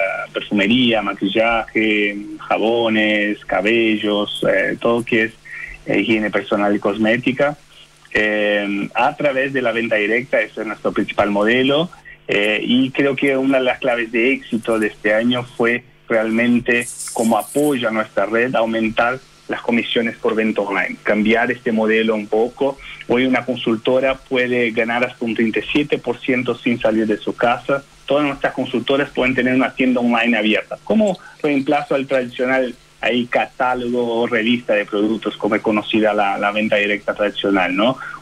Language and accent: Spanish; Brazil; Spanish is a second language; now in Santiago, Chile; Desde Santiago. Soy de Brasil, pero vivo en Santiago, estoy acá.